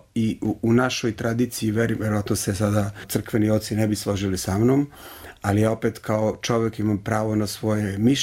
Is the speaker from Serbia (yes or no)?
yes; Serbia; Ja sam pravoslavni hrišćanin, Srbin. U stvari, ja sam Srbin, pravoslavni hrišćanin, ali sam i Južni Sloven. Prvo sam Južni Sloven, u stvari.